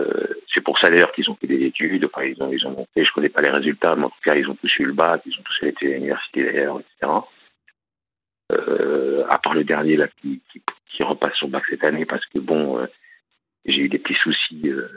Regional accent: Paris, Île-de-France, France; Je suis parisien, j'habitais à Paris

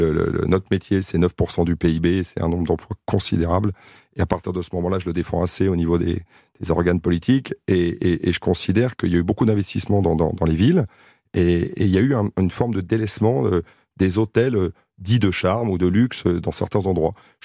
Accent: France; et tu te dis on peut le faire chez nous en France et on peut faire des choses très bien en investissant.

